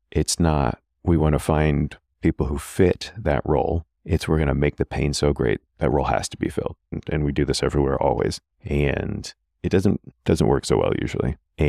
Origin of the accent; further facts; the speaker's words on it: Keene, New Hampshire, United States; I'm from New Hampshire. I'm from about an hour and a half, 2 hour drive from here. I'm the only Radonc I know about from Keene, New Hampshire.